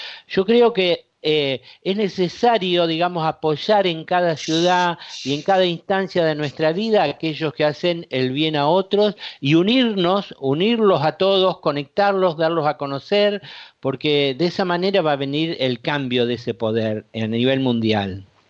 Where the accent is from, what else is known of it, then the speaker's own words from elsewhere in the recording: Rosario, Santa Fe, Argentina; en mi ciudad natal, en Rosario